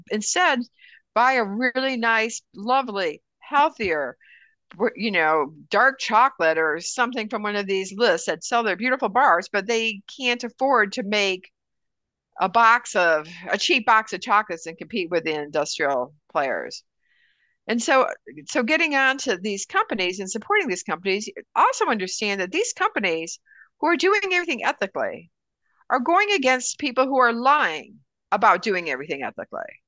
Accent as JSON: {"language": "English", "region": "California", "country": "United States", "said": "Sorry, I keep calling patrol because I'm from California."}